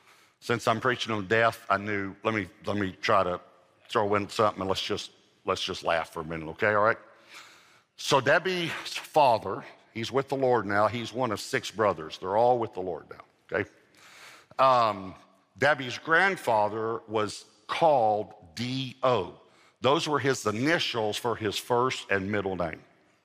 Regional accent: Texas, United States; we're all from East Texas

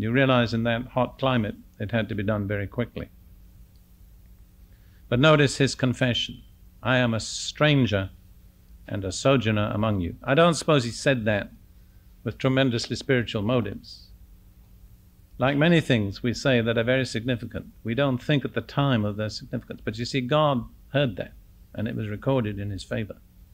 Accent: United Kingdom; I grew up in Britain between the two world wars, and Britain was a very secure place in those days. And my family, all being officers in the British Army, had a very secure position.

